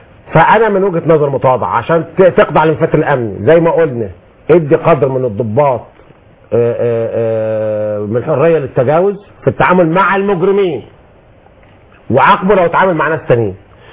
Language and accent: Arabic; Upper Egypt, Egypt; عندنا في الصعيد